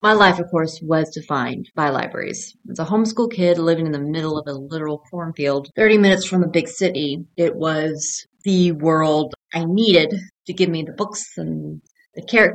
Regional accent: Birmingham, Alabama, United States; now in Prattville, United States; I grew up in Birmingham. I moved here to Prattville, Alabama, which is about 30 minutes away from Montgomery.

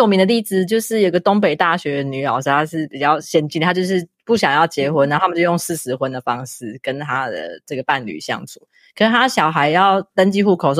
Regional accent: Taiwan; 我们台湾人没办法很想象的这种差异。

